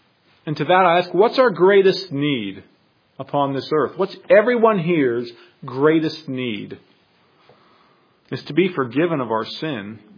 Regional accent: United States; And as an American, I've learned to do that from a culture around me

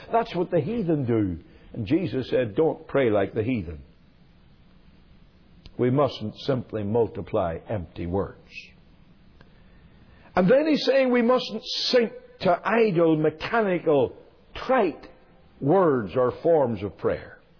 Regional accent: Belfast, Northern Ireland, United Kingdom; when I was growing up in Belfast, the family next door to us was a Roman Catholic family.

